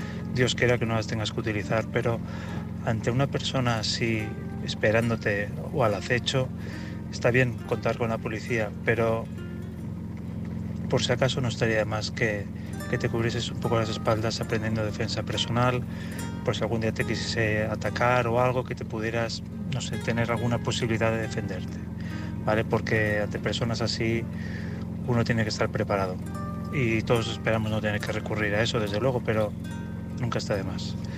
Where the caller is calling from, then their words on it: Madrid, Community of Madrid, Spain; de Madrid